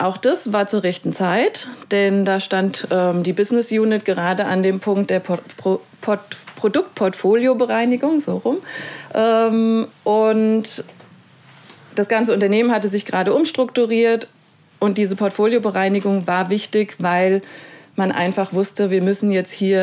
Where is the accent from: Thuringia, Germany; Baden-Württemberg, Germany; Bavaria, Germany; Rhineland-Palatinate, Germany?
Bavaria, Germany; Aschaffenburg; Ich bin Aschaffenburgerin, bin in Aschaffenburg geboren, habe dort auch studiert